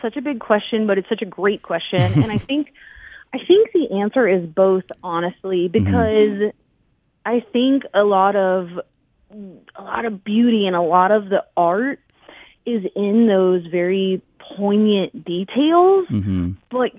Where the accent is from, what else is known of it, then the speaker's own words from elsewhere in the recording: North Carolina, United States; moved away as an adult; now in West Coast, United States; for myself, like I'm from North Carolina, which, in the States, you know, that's the South.